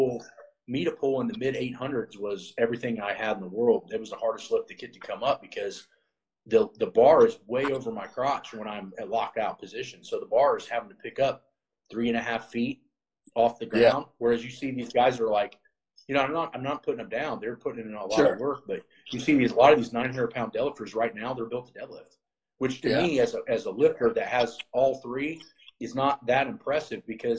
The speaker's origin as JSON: {"language": "English", "region": "Ohio", "country": "United States", "said": "And a lot of it was because I was in Florida and I was from Ohio"}